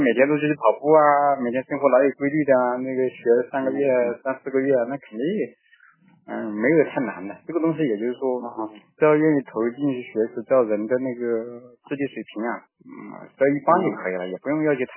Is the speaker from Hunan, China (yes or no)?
yes; Yueyang, Hunan, China; 我们岳阳那边的那个公安系统的那个公务员